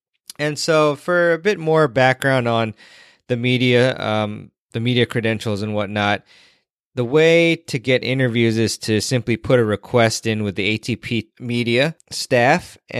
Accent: Washington, District of Columbia, United States; the City Open, which is in my hometown area of Washington, D.C.

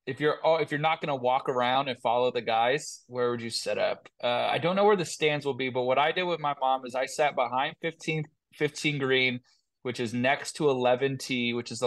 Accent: Los Angeles, California, United States; I remember when the dates got released and it was going to be in LA. I just remember saying I have to be qualified for that because I want to play like a championship, true championship in my hometown.

